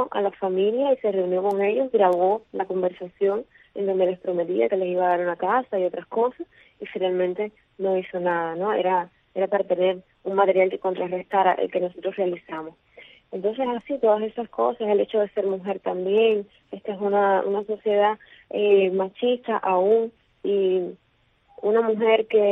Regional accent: Cuba; porque soy cubana

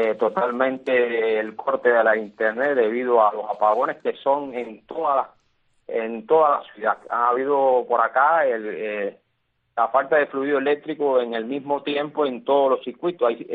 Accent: Cuba; los cubanos en general

